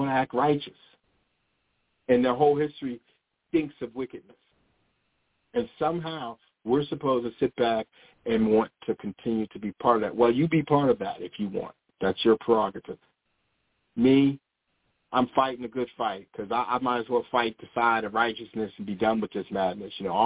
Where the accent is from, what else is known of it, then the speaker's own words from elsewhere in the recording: Maryland, United States; I'm from the area. I grew up in Maryland, but Delaware, they had shrimp attacks.